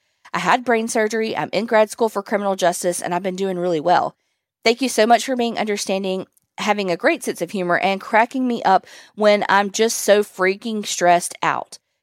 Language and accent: English; Virginia, United States; now in Alabama, United States; You can use my name. I'm from Virginia, even though I have lived in Alabama for the last 8 years.